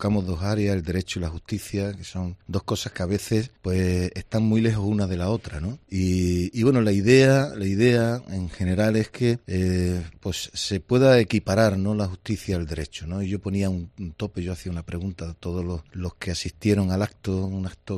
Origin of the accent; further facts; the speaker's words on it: Spain; en el Estado, que somos todos los españoles